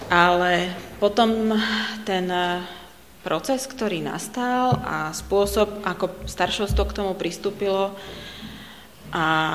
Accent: Bratislava, Bratislava Region, Slovakia; Takže ja som z Bratislavy. Vyrástla som na Cukrovej v zbore cirkvi bratskej. A čiže som také typické cirkevné dieťa.

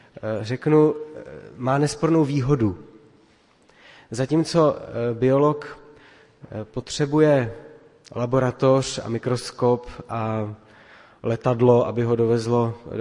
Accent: Litomyšl, Pardubice Region, Czechia; Jsem z Litomyšle

